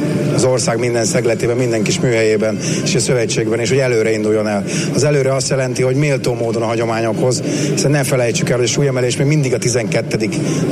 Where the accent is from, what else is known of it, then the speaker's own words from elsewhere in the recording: Tatabánya, Komárom-Esztergom, Hungary; én tatabányai vagyok